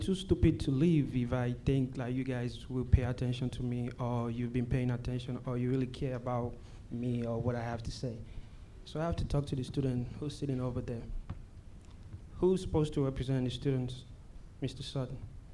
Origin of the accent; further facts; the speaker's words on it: Nigeria; I'm from Nigeria.